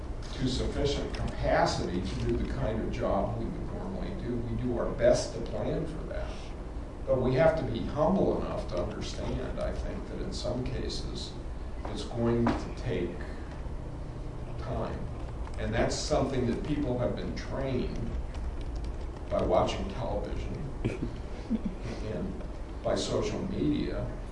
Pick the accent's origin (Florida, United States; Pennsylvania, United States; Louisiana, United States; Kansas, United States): Florida, United States; But I came from Florida, and before there was Katrina, there was Hurricane Andrew.